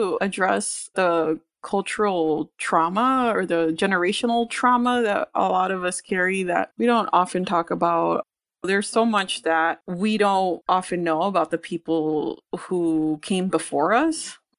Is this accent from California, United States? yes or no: no; Cicero, Illinois, United States; I grew up in Cicero, which is right on the border of Chicago. You know, I would walk a block and I was in the city.